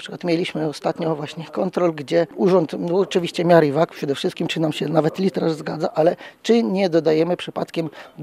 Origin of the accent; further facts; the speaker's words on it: Aleksandrów, Lublin Voivodeship, Poland; Pochodzę z województwa tutaj lubelskiego, powiat biłgorajski, dokładnie z gminy Aleksandrów.